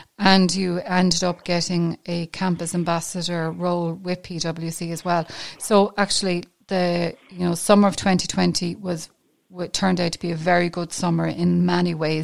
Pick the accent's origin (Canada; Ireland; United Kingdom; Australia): Ireland; Wexford, Leinster; I'm from Wexford